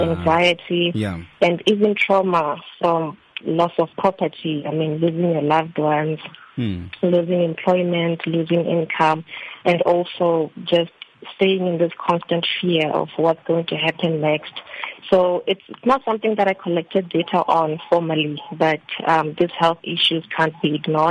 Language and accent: English; Thohoyandou, Limpopo, South Africa; now in Cape Town, South Africa; Originally, I am from Limpopo, in a township called Thohoyandou. But because of my academics, I've been in Cape Town for the past 3 years.